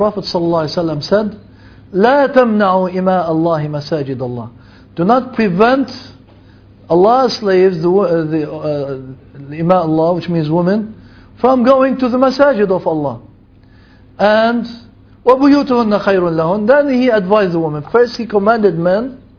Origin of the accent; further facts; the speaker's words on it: Lebanon; now in United States; I live in the States and I'm originally from Lebanon.